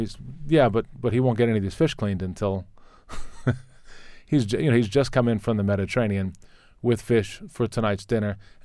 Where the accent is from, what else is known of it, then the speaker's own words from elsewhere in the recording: Maryland, United States; I didn't grow up in the Midwest. I grew up here in Maryland.